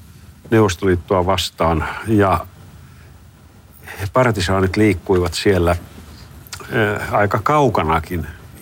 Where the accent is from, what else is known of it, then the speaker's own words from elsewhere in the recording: Rovaniemi, Lapland, Finland; Että mä olen kotoisin Rovaniemeltä